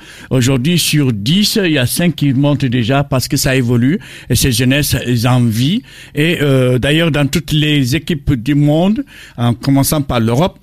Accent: Senegal

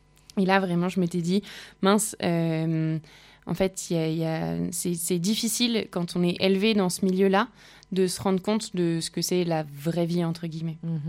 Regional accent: Île-de-France, France; J'ai grandi en banlieue parisienne, où j'étais dans un collège public

